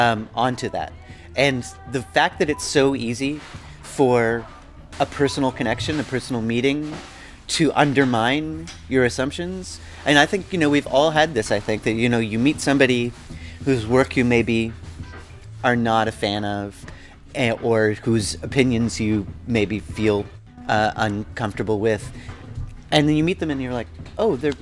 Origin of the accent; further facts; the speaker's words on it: Canada; also born or lived in Quebec; as a Canadian and as someone who used to live in Quebec